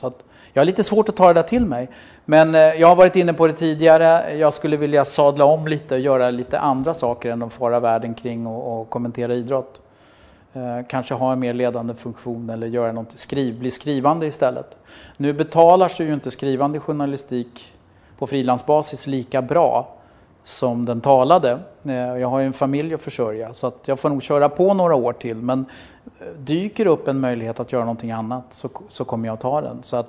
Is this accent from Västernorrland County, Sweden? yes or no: no; Rågsved, Stockholm County, Sweden; jag är ju uppvuxen i Rågsved. Jag har gått på Hammarby-matcher sedan jag var 12 år.